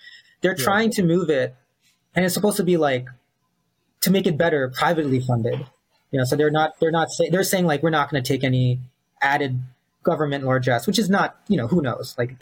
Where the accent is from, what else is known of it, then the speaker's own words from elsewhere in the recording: New York, United States; Even though I only grew up in the suburbs, I'm originally from New York, and I remember Chinatown being so robust.